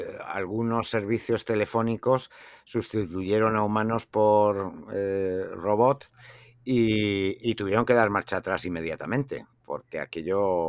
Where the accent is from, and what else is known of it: Spain